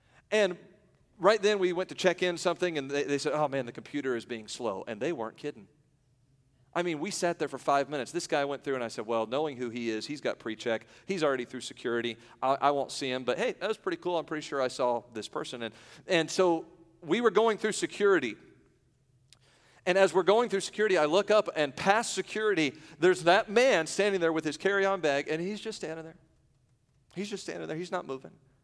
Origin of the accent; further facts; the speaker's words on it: Indiana, United States; hey, listen, I'm a pastor from Indiana. I said